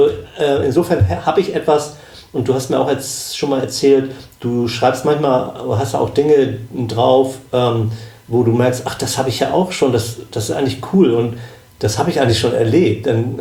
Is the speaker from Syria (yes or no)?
no; Schleswig-Holstein, Germany; now in Allgäu, Germany; Das ist als Schleswig-Holsteiner genau. Hat man mit 1500 Meter schon ganz schön zu keuchen.